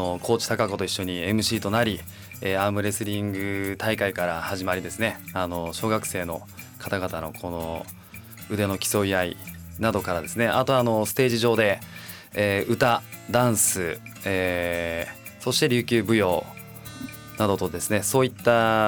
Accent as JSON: {"language": "Japanese", "town": "Nago", "region": "Okinawa", "country": "Japan", "said": "名護出身です"}